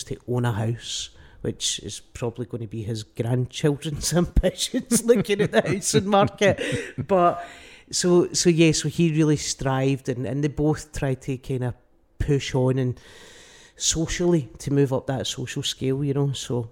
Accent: United Kingdom; just as British, people would just sit with their arms folded

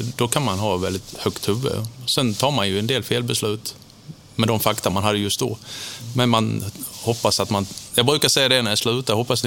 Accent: Hässleholm, Skåne, Sweden; born there; Men jag föddes i Hässleholm. Med mycket släkt, både Hässleholm, Vinslöv, Kristianstad.

